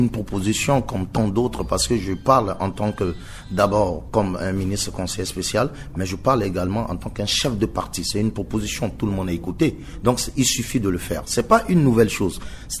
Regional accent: Central African Republic; ils passent par ce chemin-là pour arriver chez nous en Centrafrique.

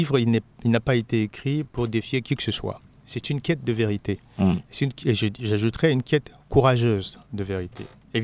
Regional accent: Central African Republic; Vous savez qu'il est difficile en tant que centrafricain d'assumer un certain nombre de choses.

